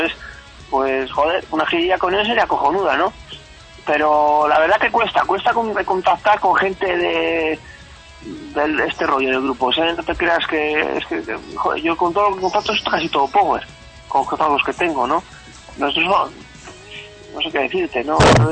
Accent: Toledo, Castilla-La Mancha, Spain; yo soy de Toledo y me subo para arriba

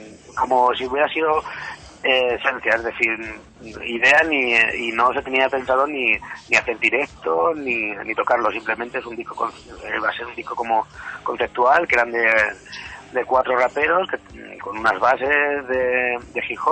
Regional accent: Ciudad Real, Castilla-La Mancha, Spain; y yo que soy guitarra, que soy de Ciudad Real

